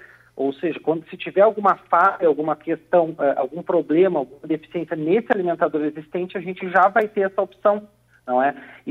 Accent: São Lourenço do Sul, Rio Grande do Sul, Brazil; em especial para mim, que sou de São Lourenço, então é uma satisfação muito grande.

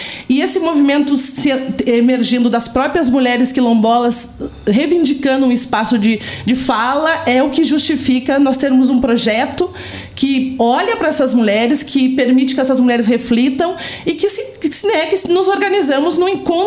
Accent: Boqueirão Velho, Rio Grande do Sul, Brazil; Eu, a partir do Boqueirão Velho.

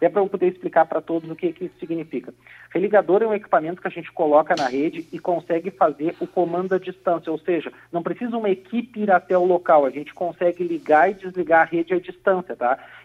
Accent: São Lourenço do Sul, Rio Grande do Sul, Brazil; em especial para mim, que sou de São Lourenço, então é uma satisfação muito grande.

